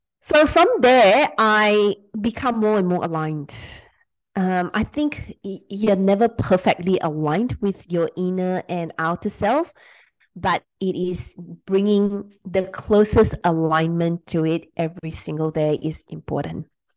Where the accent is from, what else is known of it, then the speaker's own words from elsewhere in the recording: Malaysia; was I grew up in Malaysia.